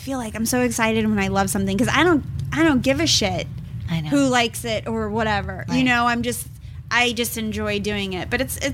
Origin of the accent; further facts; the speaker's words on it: Colorado, United States; Yeah, it's sort of based on my hometown, but my hometown's not like white trash.